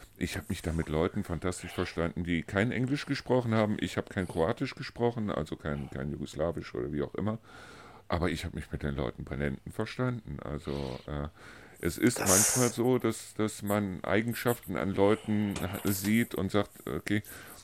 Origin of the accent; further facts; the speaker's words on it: North Rhine-Westphalia, Germany; wir hatten bei uns im Rheinland, ich weiß nicht, wie das hier war, aber diesen Sender, BFBS